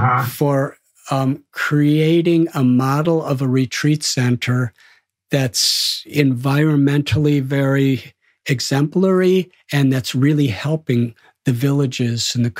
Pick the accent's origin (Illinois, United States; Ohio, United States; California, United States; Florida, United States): Illinois, United States; Chicago; When I told him I'm from Chicago.